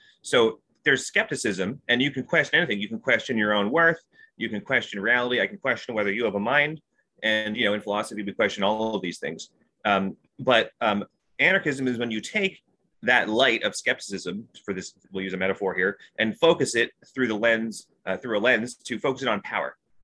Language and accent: English; Barrie, Ontario, Canada; also born or lived in Toronto; I live here in Ward 11. I've lived in University of Rosedale for 20 years. I was born here in Toronto. I grew up in Barrie.